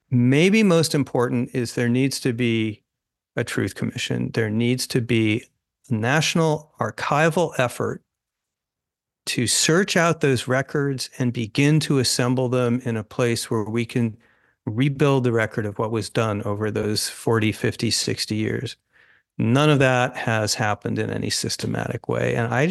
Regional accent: Virginia, United States; Senator Tim Kaine of my home state of Virginia

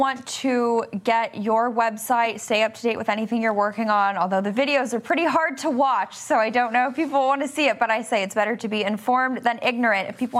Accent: Los Angeles, California, United States; now in Washington, D.C., United States; I myself was born and raised in Los Angeles, believe it or not. I just escaped Washington, D.C.

